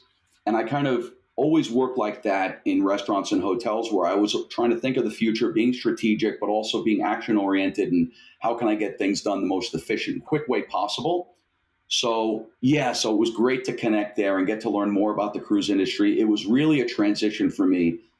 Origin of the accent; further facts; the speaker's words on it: New York, United States; I came down and I remember thinking, I'm a New Yorker. I'm moving way too quick here.